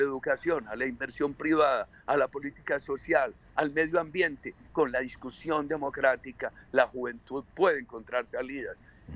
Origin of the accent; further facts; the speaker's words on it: Colombia; En mi país ha habido ese apoyo a un proyecto socialista sumamente peligroso